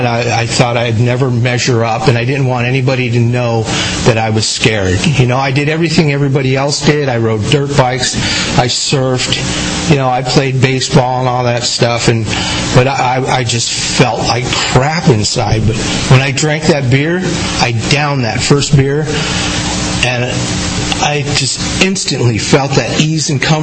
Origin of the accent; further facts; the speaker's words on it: Jersey City, New Jersey, United States; born there; I was born in Jersey City, New Jersey, and for a while I lived there.